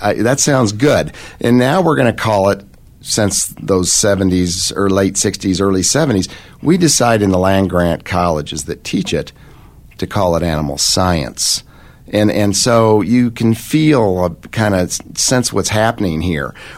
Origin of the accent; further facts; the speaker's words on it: Evergreen, Colorado, United States; I grew up in Evergreen, Colorado, on a small acreage, 5 acres up there.